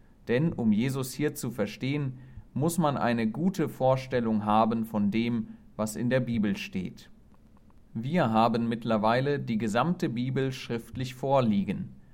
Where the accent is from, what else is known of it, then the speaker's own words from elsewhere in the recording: Germany; Ich komme aus Deutschland, ich studiere Theologie, also den christlichen Glauben.